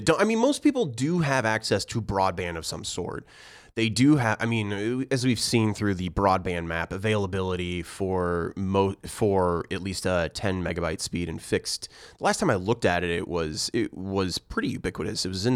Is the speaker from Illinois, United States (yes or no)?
yes; Illinois, United States; I'm actually from I'm originally from Central Illinois, and I spent a lot of time down in rural Illinois